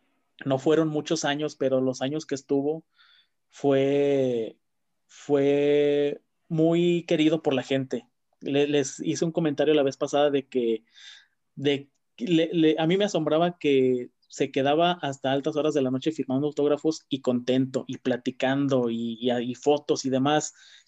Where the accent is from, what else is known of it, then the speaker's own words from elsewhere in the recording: León, Guanajuato, Mexico; pero ya como leonés, no es, yo por lo menos y mucha gente no sentimos ese cariño